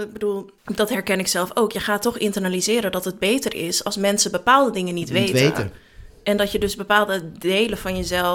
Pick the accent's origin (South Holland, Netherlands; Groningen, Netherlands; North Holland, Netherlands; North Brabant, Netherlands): North Holland, Netherlands; Den Helder; Maar ik ben dus opgegroeid in Den Helder en ik mocht dan de straat niet uit.